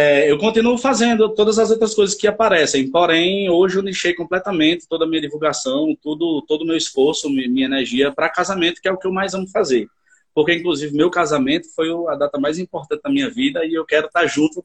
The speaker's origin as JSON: {"language": "Portuguese", "town": "Recife", "region": "Pernambuco", "country": "Brazil", "lives_now": "Juazeiro do Norte, Brazil", "said": "É, sou recifense, moro na cidade de Juazeiro do Norte, no Ceará."}